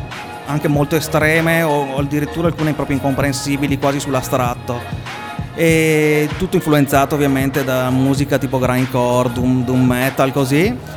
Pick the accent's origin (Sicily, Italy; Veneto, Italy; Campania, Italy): Veneto, Italy; Padua; e sono di Padova anch'io.